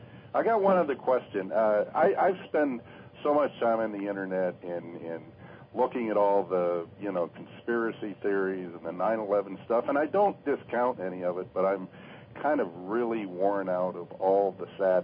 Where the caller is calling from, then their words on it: Oswego, New York, United States; I'm calling from Oswego, New York.